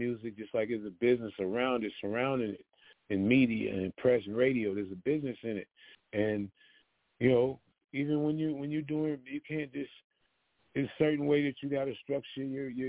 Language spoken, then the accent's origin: English; California, United States; I used to laugh at my Mexican neighbor. We grew up together in the Bay, so we Latin, black and brown is tight like that.